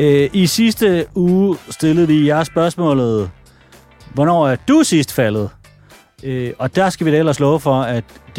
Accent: Vejle, Region of Southern Denmark, Denmark; For eksempel Vejle, hvor jeg er fra.

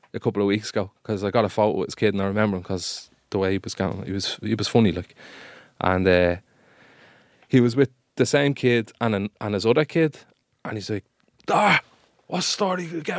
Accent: Ballymun, Leinster, Ireland; I actually do live in Finglas, but I'm originally from Ballymun. It's a nice, nice area.

